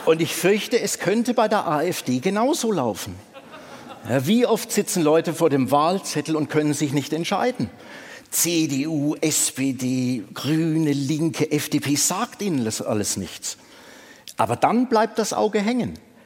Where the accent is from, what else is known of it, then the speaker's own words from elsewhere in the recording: West Germany, Germany; now in Leipzig, Germany; Jedenfalls bei uns im Westen, weil wir unseren Mist in die Zone geschickt haben. Bei mir ging das dann so weit, ich habe mich irgendwann selber hingesandt.